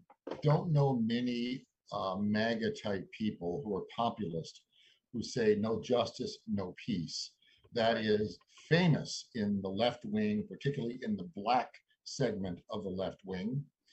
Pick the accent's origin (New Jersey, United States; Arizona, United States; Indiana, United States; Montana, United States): Arizona, United States; Representative Paul Gosar of my home state of Arizona filed his motion